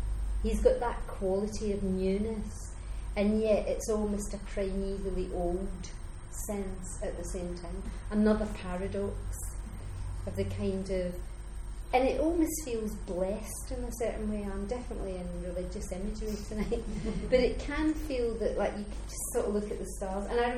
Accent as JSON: {"language": "English", "region": "Scotland", "country": "United Kingdom", "also_born_or_lived": "England", "moved": "yes", "said": "as a Scot, that was always much more exciting and interesting for me than Christmas."}